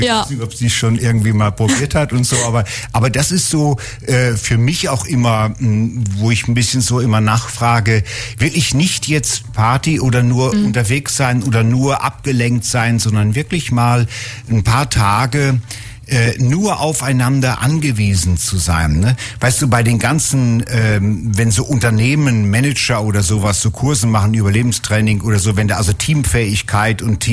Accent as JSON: {"language": "German", "region": "Northern Germany", "country": "Germany", "said": "Bei uns in Norddeutschland sagt man, die Hörner ein bisschen abstoßen"}